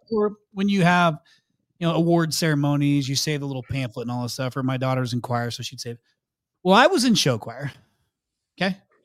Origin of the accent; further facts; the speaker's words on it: Indiana, United States; I was back in my home state, the great state of Indiana.